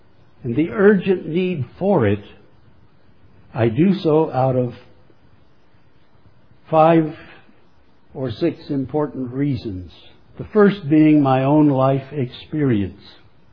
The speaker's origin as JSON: {"language": "English", "town": "Des Moines", "region": "Iowa", "country": "United States", "tie": "born or raised there", "said": "When I was growing up in Des Moines, Iowa, back in the 1920s and 30s, I was catechized by my surroundings."}